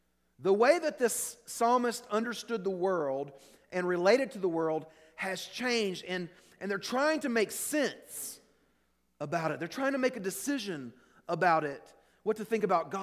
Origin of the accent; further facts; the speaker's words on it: the South, United States; I'm from the South.